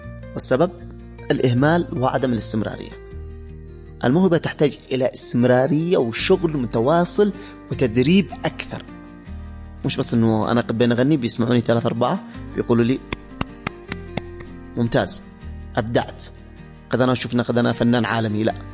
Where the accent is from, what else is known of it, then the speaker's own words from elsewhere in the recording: Yemen; شوفي، عندنا في اليمن بنتحجج دائما بالإمكانيات